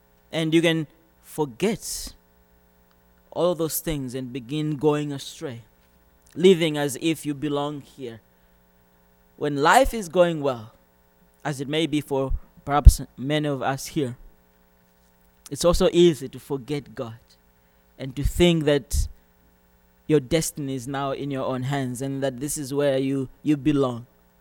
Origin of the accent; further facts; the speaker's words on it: Malawi; In my country, my home country, Malawi, the laws are very strict. You cannot have dual citizenship.